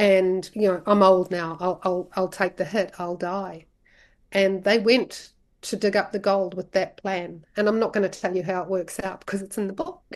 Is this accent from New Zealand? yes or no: yes; Ngāruawāhia, Waikato, New Zealand; growing up in Ngāruawa here.